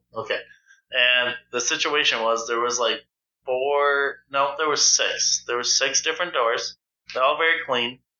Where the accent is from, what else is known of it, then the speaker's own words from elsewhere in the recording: Buffalo, New York, United States; I'm from Buffalo, so it's 4 a.m., folks.